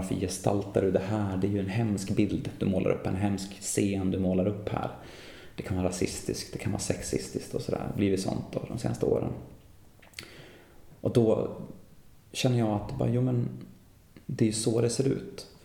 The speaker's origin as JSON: {"language": "Swedish", "town": "Gävle", "region": "Gävleborg County", "country": "Sweden", "tie": "born or raised there", "said": "det manliga idealet som jag växte upp med i Gävle"}